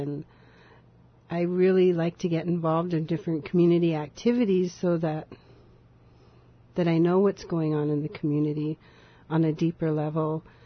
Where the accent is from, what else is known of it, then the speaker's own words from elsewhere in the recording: Sitka, Alaska, United States; also born or lived in Angoon; I was born and raised here in Sitka, and I left my freshman year after my dad retired from Mont Edgecombe.